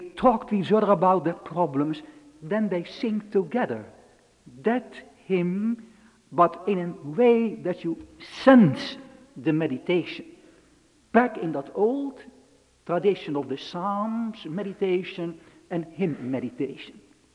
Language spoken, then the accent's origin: English; Netherlands; And here you have the influence of my home country, the Dutch influence. Because in Holland, we have a powerful church, the Dutch Reformed Church.